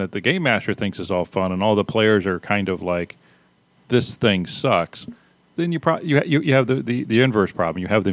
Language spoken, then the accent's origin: English; Texas, United States; born there; You know, I was born in Texas, but I don't use the word y'all.